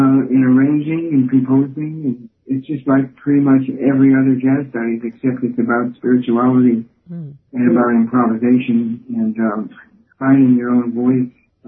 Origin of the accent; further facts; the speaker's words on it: the Ozarks, United States; when I was raised in the Ozarks, man, they used to play the fiddle, the violin on their chest.